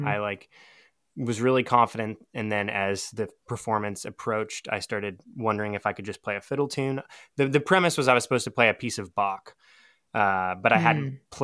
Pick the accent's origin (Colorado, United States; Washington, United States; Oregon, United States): Washington, United States; Seattle; born or raised there